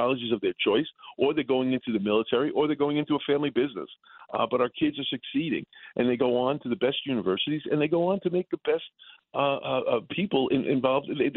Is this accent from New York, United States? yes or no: yes; The Bronx, New York, United States; You know, I grew up in the Bronx.